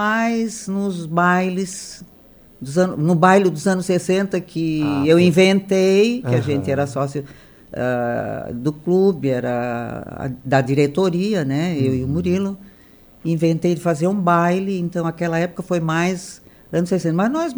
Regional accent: Criciúma, Santa Catarina, Brazil; Criciúma.

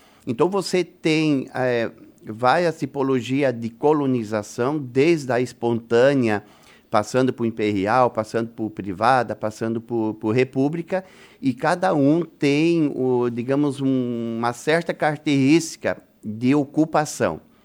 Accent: Santa Catarina, Brazil; Eu sou catarinense.

